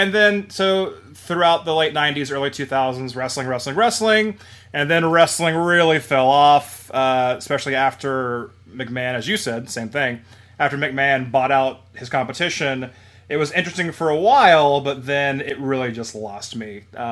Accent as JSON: {"language": "English", "town": "Jacksonville", "region": "Florida", "country": "United States", "tie": "born or raised there", "said": "I am originally from Jacksonville, Florida, where I spent my childhood."}